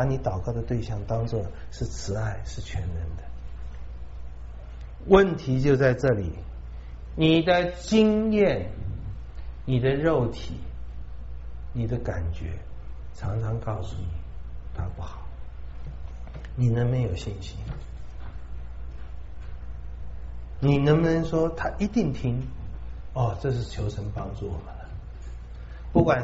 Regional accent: China; 我们中国人有一句话用在这里很像，打肿脸充胖子

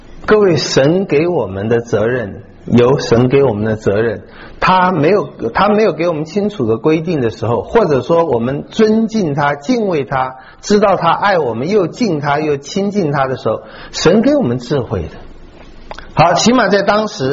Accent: Taiwan; 我不知道中国大陆的，我从台湾来的

